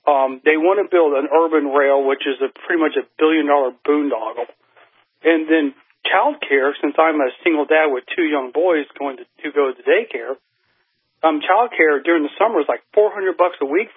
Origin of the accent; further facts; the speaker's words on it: Texas, United States; also born or lived in Norfolk, Virginia; I'm actually originally from Texas. I was living in Norfolk, Virginia area.